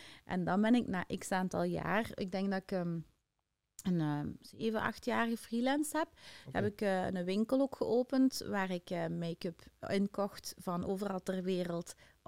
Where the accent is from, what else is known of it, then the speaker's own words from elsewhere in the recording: Tongeren, Limburg, Belgium; now in Pelt, Belgium; Ik ben van Tongeren, daar zeggen ze dan ook zo. Ja. Ik denk hier in Pelt zeggen ze dat ook nog